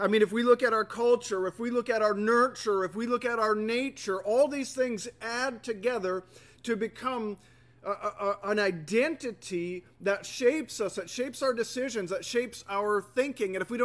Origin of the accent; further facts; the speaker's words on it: United States; I'm from central Wisconsin. I grew up in this area. That's part of my culture. I'm an American. I'm white. I'm mostly of European descent. I'm middle class. This is kind of what I was born into